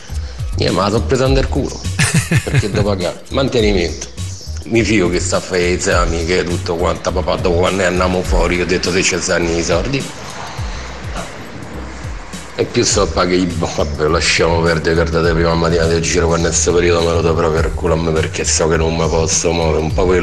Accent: Rome, Lazio, Italy; siamo tutti di Roma, non c'ho nessuno fuori, né in campagna, né in montagna, né in collina, né al mare, non c'ho nessuno

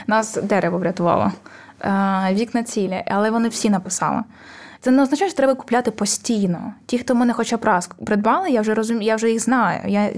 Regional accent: Vovchansk, Kharkiv Oblast, Ukraine; в мене батьки з Вовчанська, ми взагалі з Вовчанська.

